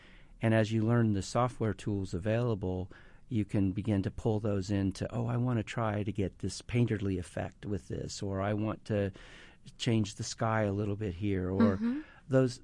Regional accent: Indiana, United States; And I grew up in Indiana, in southern Indiana along the Ohio River, so I love rural Indiana.

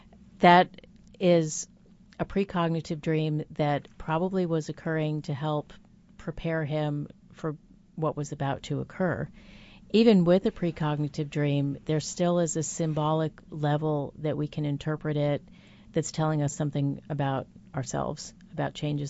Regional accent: New York, United States; I have relatives who live in New York. I grew up in New York.

